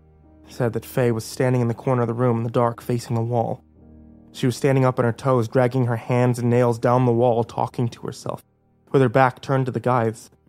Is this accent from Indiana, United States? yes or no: no; California, United States; Shut up, I'm from California, where God pays attention.